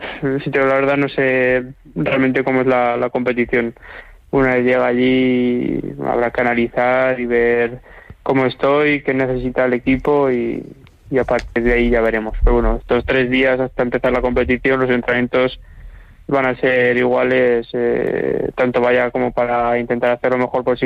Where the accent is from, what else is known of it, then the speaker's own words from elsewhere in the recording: Aragon, Spain; nos hemos juntado los cuatro que no solo somos de Aragón, sino de la misma provincia, de una edad muy parecida.